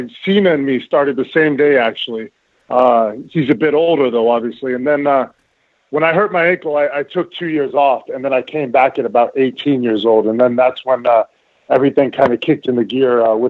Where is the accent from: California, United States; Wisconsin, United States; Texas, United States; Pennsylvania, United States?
California, United States; Santa Monica; I was born and raised in Santa Monica and that whole area.